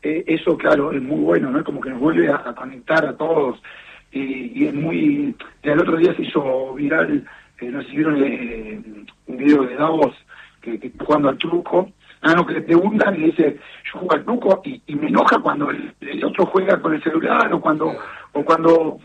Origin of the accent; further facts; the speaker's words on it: Argentina; porque somos muy, muy argentinos, como nosotros lo adoptamos